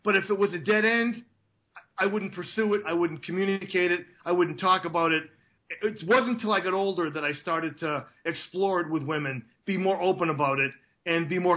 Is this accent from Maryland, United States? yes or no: no; Boston, Massachusetts, United States; I grew up in a pretty vanilla household in Boston